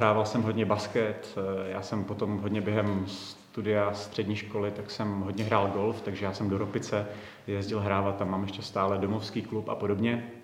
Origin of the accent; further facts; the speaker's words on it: Dobratice, Moravian-Silesian Region, Czechia; já třeba jsem původem, vlastně nejsem z Těšína ani z toho nejbližšího okolí, ale z Dobratic pod Prašivou